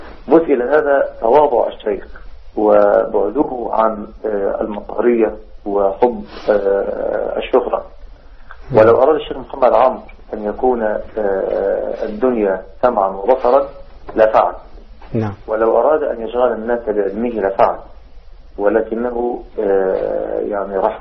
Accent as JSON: {"language": "Arabic", "town": "Mansoura", "region": "Dakahlia", "country": "Egypt", "said": "بعض الشباب عندنا في المنصورة"}